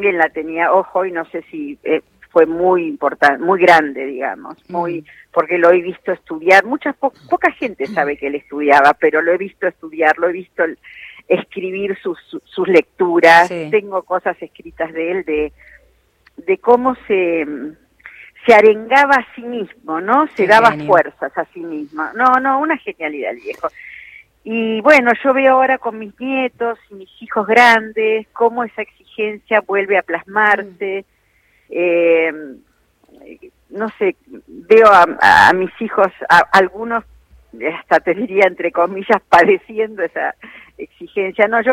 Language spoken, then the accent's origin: Spanish; Argentina; los que dimos el mal paso somos los argentinos